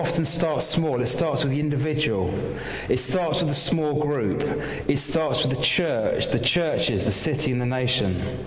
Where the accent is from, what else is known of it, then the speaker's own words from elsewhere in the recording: Chorleywood, East of England, United Kingdom; I remember growing up in Chorley Wood, and … was about 14 years old, and my dad invited him to begin to come traveling with him on ministry trips.